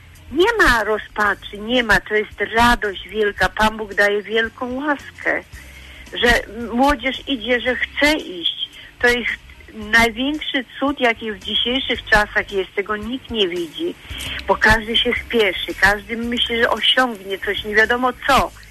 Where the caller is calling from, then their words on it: Prudnik, Opole Voivodeship, Poland; ja z Prudnika dzwonię